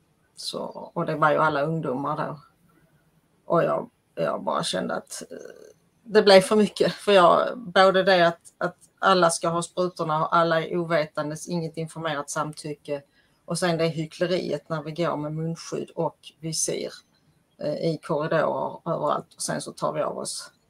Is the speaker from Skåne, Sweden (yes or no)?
yes; Skåne, Sweden; Jag är ju från Skåne.